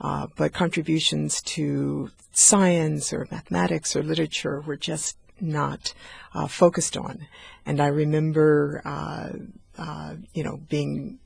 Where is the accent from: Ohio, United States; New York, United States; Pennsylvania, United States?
Ohio, United States; by college students at Kent State University in Ohio, my home state.